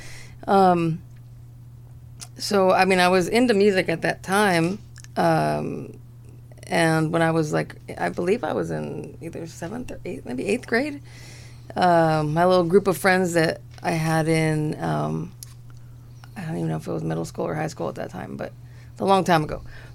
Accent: Highland Park, California, United States; I was born and raised in Highland Park, California, which is kind of in between Eagle Rock and downtown L.A.

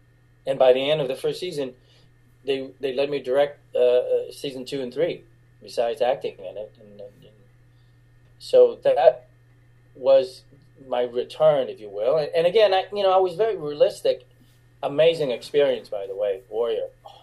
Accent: California, United States; but it's not the same California that I grew up with.

